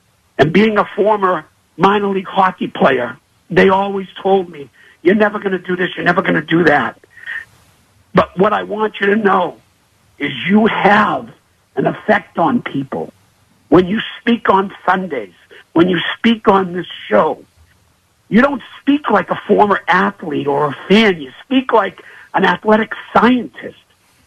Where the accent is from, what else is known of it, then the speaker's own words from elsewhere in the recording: Boston, Massachusetts, United States; I'm originally from Boston.